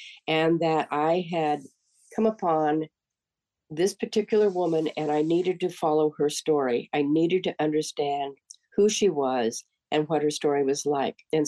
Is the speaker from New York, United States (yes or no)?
no; California, United States; I actually was wanting to take some cooking classes here in my hometown in California